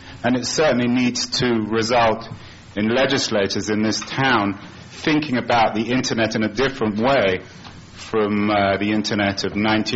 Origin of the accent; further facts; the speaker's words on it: California, United States; I'm a writer from Silicon Valley.